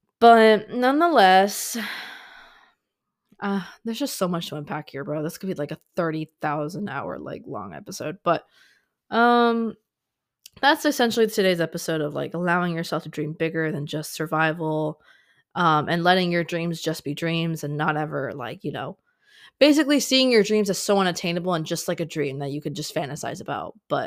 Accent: Fort Lauderdale, Florida, United States; also born or lived in California; I was born in California, and I moved to Miami, or essentially Florida, Fort Lauderdale

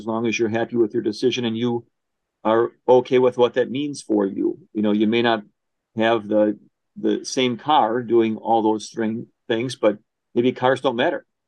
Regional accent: Milwaukee, Wisconsin, United States; I was born and raised in Milwaukee

